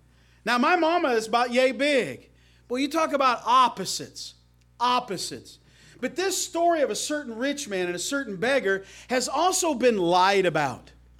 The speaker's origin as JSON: {"language": "English", "town": "Paris", "region": "Illinois", "country": "United States", "tie": "born or raised there", "also_born_or_lived": "Terre Haute, Indiana", "said": "I'm a Hoosier by birth. Although I was raised in Paris, Illinois, I was born in Terre Haute, Indiana."}